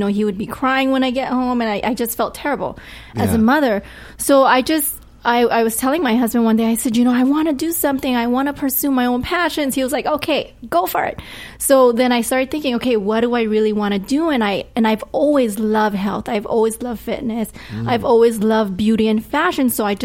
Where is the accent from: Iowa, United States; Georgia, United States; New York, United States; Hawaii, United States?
Hawaii, United States; I'm not. I'm actually born and raised in Hawaii.